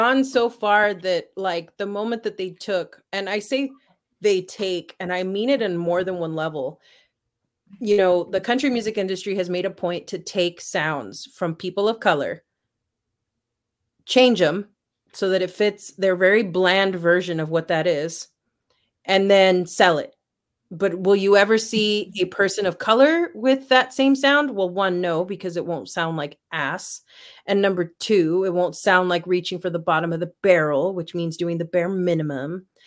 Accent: Brownsville, Texas, United States; I don't really give a shit because I come from Brownsville. Why am I going to care what you think of me? Like, you know, bro, I'm in the most southern tip of the United States.

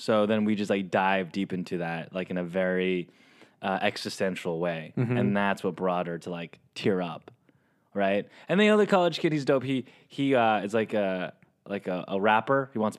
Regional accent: San Diego, California, United States; No, I'm from San Diego.

